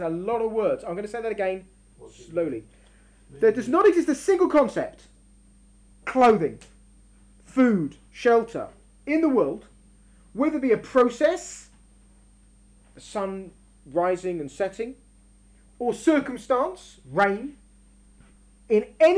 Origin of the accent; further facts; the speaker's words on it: London, United Kingdom; I grew up in London.